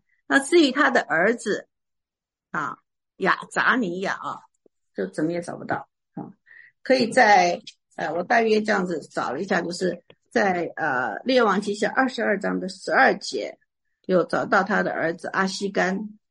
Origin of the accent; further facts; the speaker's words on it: China; 我们中国人讲说老年人是德高望重